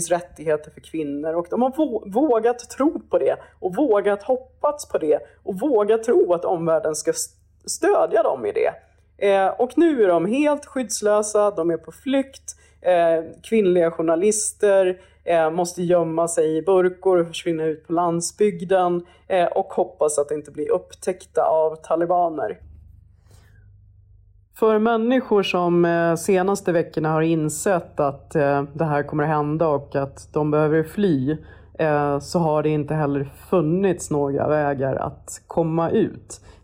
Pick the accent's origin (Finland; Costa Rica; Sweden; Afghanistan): Afghanistan; Kabul; Och jag vill sitta hemma i Kabul och se ut över bergen.